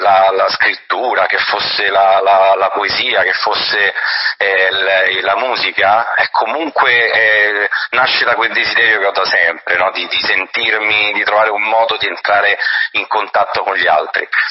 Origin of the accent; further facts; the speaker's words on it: Rome, Lazio, Italy; So romano di Roma